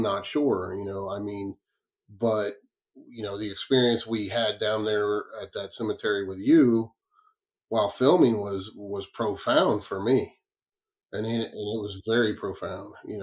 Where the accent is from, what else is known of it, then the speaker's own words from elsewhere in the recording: West Virginia, United States; because West Virginia is my home state of where I base my home base out of.